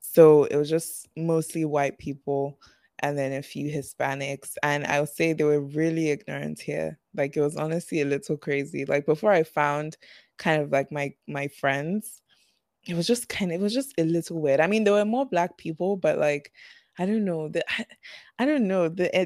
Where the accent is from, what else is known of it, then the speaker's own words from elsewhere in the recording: Nigeria; first language English; oh, yeah, I'm Nigerian.